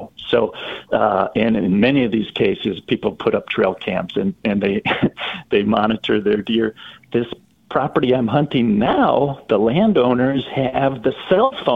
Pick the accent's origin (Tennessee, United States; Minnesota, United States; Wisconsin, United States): Wisconsin, United States; would travel from southern Wisconsin. I grew up in Racine County.